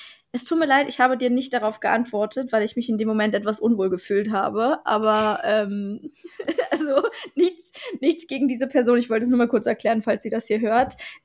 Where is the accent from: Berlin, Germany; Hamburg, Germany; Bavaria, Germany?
Berlin, Germany; now in Potsdam, Germany; ich wohne in Brandenburg, aber das ist, wo ich wohne, ich komme ja aus Berlin, ich komme aus West-Berlin, ich wohne jetzt in Potsdam